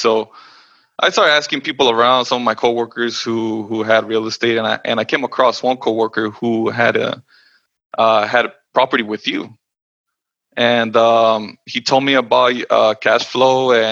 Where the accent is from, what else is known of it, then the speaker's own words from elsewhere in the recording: Los Angeles, California, United States; I am 32 years old. I was born and raised in Los Angeles in California.